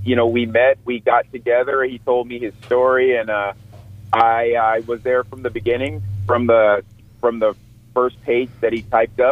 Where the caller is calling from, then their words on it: Los Angeles, California, United States; Yeah. No, I'm actually in Los Angeles right now.